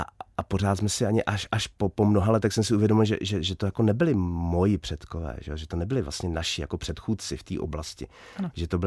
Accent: Dvorce, Moravian-Silesian Region, Czechia; já jsem vyrůstal ve Dvorcích u Bruntálu, malá vesnice

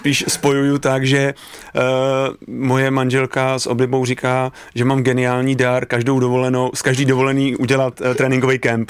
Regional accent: Kladno, Central Bohemian Region, Czechia; já vlastně pocházím z Kladna, takže od malinka hokej

